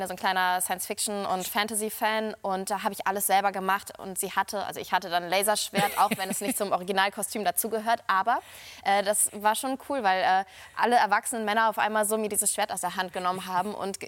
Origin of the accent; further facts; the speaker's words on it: Cologne, North Rhine-Westphalia, Germany; now in Hamburg, Germany; ich bin halbe Südländerin, ich bin Kölnerin, ich brauche die Sonne, ich brauche die Wärme.